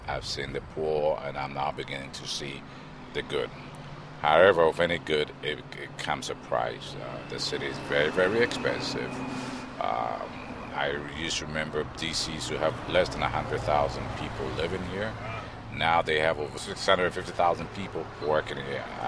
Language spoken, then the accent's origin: English; London, United Kingdom; also born or lived in Ghana; now in United States; Originally, I'm from Ghana, but I grew up in London. I came to the United States in 1979. I've been here over, I'd say, 38 years. I've lived in the D.C. metropolitan area. I originally went to California and I moved over here.